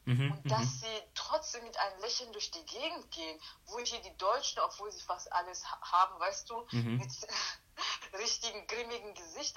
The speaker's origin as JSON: {"language": "German", "country": "Sierra Leone", "said": "Ich komme aus Westafrika, um genauer zu sein, aus Sierra Leone. Das liegt an der Westküste Afrikas."}